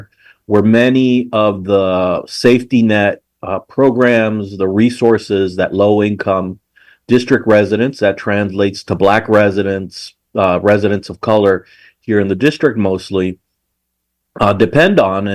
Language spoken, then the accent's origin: English; Peru; I'm from Peru, so we got the Andean connection going on this afternoon